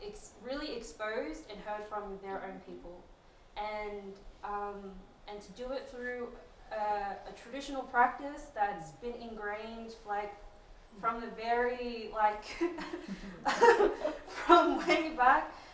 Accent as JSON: {"language": "English", "town": "Griffith", "region": "New South Wales", "country": "Australia", "tie": "born or raised there", "said": "growing up in Australia, I've met so many, you know, young people in the Samoan community where I grew up in Griffith, New South Wales"}